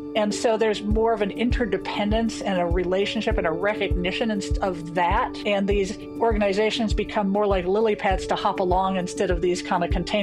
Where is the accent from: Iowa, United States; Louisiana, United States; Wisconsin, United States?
Wisconsin, United States; now in Denver, United States; I'm coming from Denver and you're in Madison, my home state.